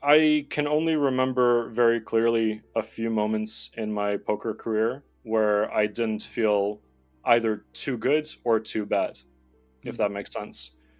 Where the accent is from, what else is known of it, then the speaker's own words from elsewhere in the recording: Ontario, Canada; I'm originally from Ontario, and Ontario legalized online gambling quite recently.